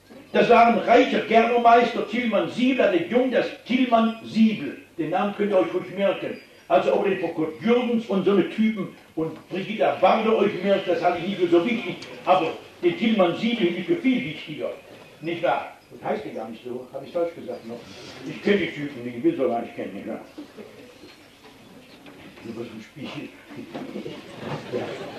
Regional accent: North Rhine-Westphalia, Germany; ich komme aus dem Lande Nordrhein-Westfalen, das ja für Württemberg beinahe Ausland ist.

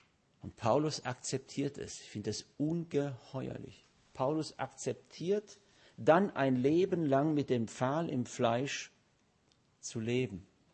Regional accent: Bochum, North Rhine-Westphalia, Germany; Ich komme aus Bochum

